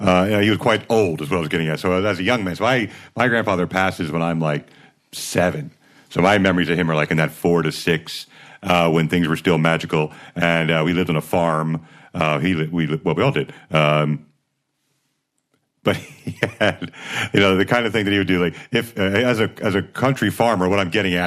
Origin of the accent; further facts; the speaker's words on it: United States; Well, as an American, I believe traditionally we arrive via Normandy Beach.